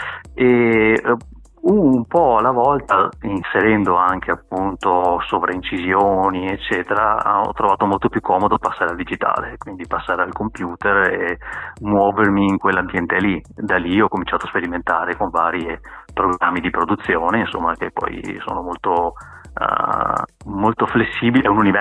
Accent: Mestre, Veneto, Italy; Beh, io sono di Mestre, per cui il Veneto è casa mia.

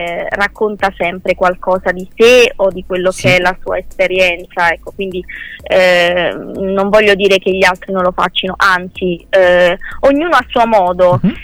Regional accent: Basilicata, Italy; già a 10 anni, già ero sui palchi della Basilicata, io di origini sono della Basilicata, Calabria

